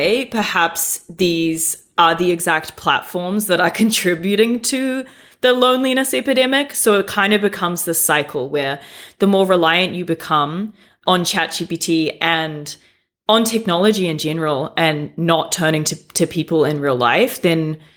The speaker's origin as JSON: {"language": "English", "country": "New Zealand", "said": "I'm from New Zealand, so I call my mom and I FaceTime my family."}